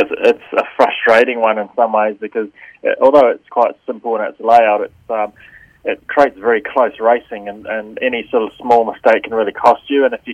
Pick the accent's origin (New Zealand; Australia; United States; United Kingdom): New Zealand; growing up in New Zealand